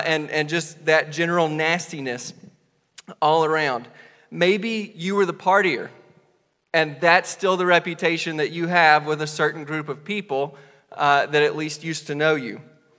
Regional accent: Robbinsville, United States; you know that I grew up here in Robbinsville. And I'm very thankful for that. This is obviously a small town.

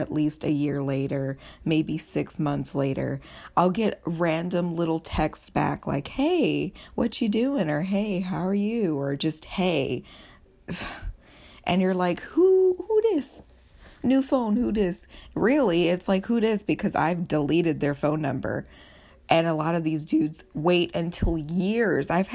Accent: the South, United States; that was something that I was still dealing with as a girl growing up in the South.

